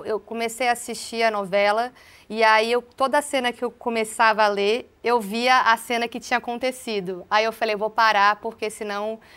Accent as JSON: {"language": "Portuguese", "region": "São Paulo", "country": "Brazil", "lives_now": "Rio de Janeiro, Brazil", "said": "Sou paulista."}